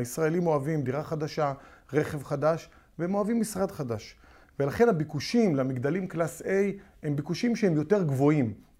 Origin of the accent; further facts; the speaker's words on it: Holon, Tel Aviv District, Israel; אני גדלתי בחולון